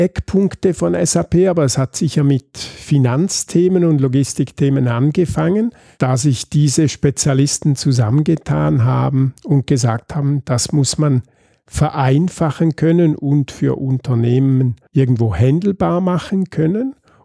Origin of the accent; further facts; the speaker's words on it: St. Gallen, Switzerland; also born or lived in Ticino / Graubünden; ich komme aus der Ostschweiz, bin 60 Jahre alt und aufgewachsen, ein Teil in der italienischen Schweiz, ein Teil in Graubünden und ein Großteil in St. Gallen und habe da auch meine Ausbildungen, mein Studium absolviert